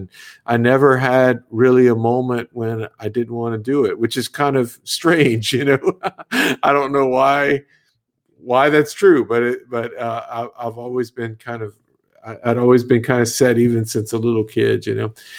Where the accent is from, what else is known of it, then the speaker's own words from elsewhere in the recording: Louisiana, United States; so I grew up in a small town in South Louisiana, and I'm a Cajun background.